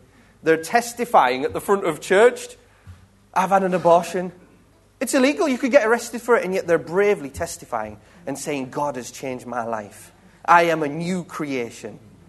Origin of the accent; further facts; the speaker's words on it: Philippines; I'm a second-generation missionary. I grew up out there in the Philippines, so I could speak a few of the dialects out there.